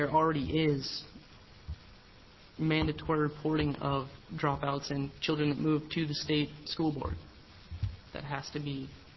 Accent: Corvallis, Oregon, United States; I'm from Corvallis.

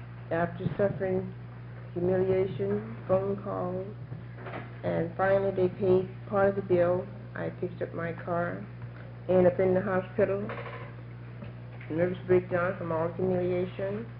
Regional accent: Portland, Oregon, United States; I'm from Portland, Oregon.

